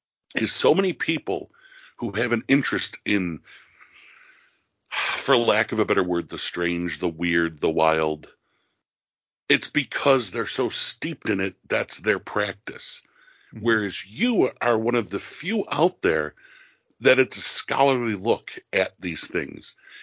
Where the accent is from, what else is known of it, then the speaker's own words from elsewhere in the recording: New York, United States; I'm a New Yorker, born and raised Western New York, not New York City.